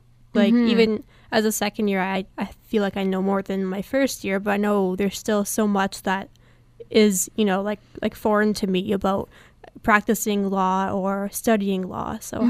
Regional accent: Windsor, Ontario, Canada; And, like, it's probably harder, right, not being from Windsor, since I'm from Windsor.

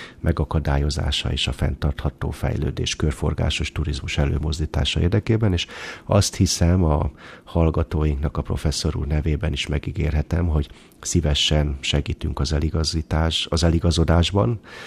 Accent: Hungary; now in Austria; és hát magyarként és Ausztriából is én vagyok az első, aki ebből a régióból így csatlakoztam

